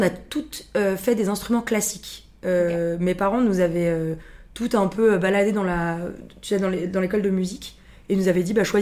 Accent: Villeurbanne, Auvergne-Rhône-Alpes, France; also born or lived in Lyon; Alors moi, je suis née à Lyon. J'ai grandi avec ma famille dans la banlieue de Villeurbanne, qui est juste à côté de Lyon, vraiment très accolée. Donc j'ai grandi dans ce qu'on appellerait une cité, vraiment, avec toutes les cultures.

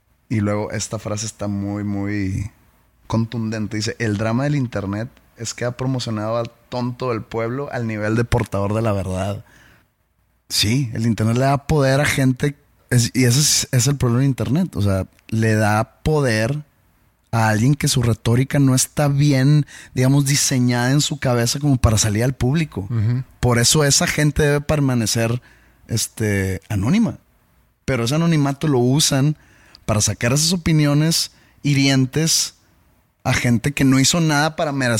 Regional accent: Mexico; me ha llamado hasta que soy un mal mexicano

